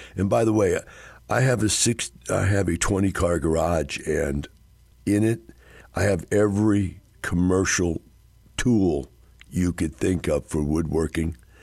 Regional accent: Wisconsin, United States; Yeah, I grew up in Wisconsin, but they had it up there.

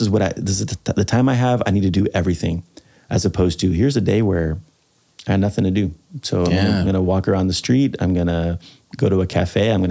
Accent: Spain; English is a second language; And I speak Spanish. I'm from Spain.

